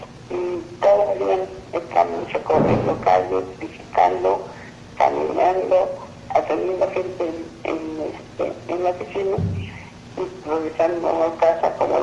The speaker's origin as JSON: {"language": "Spanish", "region": "Tabasco", "country": "Mexico", "said": "yo soy de Tabasco"}